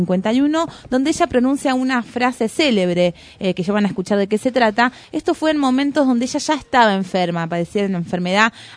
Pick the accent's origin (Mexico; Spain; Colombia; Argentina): Argentina; También una fecha muy importante para nosotros como argentinos